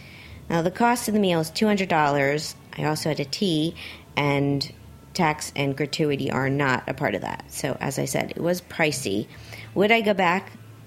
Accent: Miami, Florida, United States; Well, because I was in Miami, because it's my hometown.

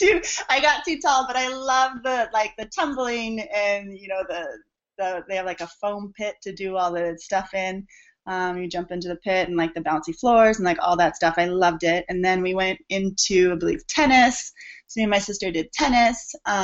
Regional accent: Yorba Linda, California, United States; But I grew up in a small town called Yorba Linda, which is just near like Anaheim, Disney.

